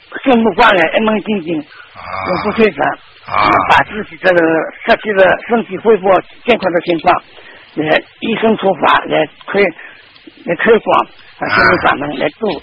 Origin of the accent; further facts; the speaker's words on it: Shanghai, China; 我是上海的，而且我是大陆上海的